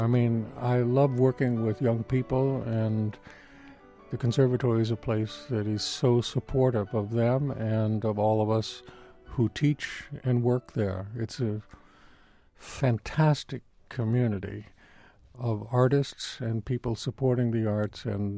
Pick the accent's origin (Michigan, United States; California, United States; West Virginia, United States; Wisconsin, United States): California, United States; Los Angeles; I grew up in Los Angeles, where there was an exceptional musical community